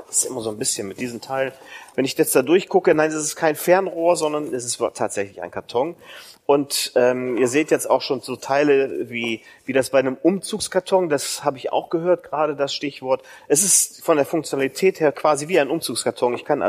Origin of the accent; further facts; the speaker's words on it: Mönchengladbach, North Rhine-Westphalia, Germany; aus der Gemeinde Mönchengladbach. Da komme ich her, da ist meine Heimat